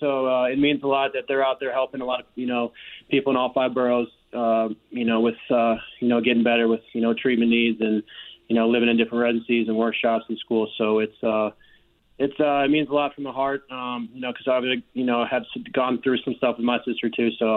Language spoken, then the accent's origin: English; St. Louis, Missouri, United States; I'm from St. Louis, so I needed a team